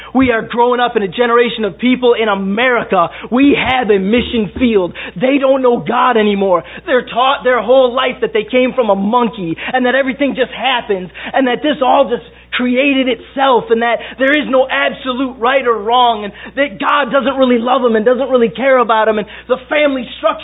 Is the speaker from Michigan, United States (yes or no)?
yes; Detroit, Michigan, United States; I mean, I'm from the Detroit area. We've been dealing with it for 2 or 3 years before it even hit the country.